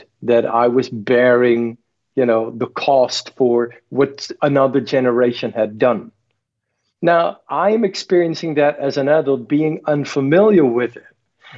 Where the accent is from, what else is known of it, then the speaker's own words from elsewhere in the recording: Netherlands; their standard of hospitality is on a much higher level than my standard was growing up in Holland.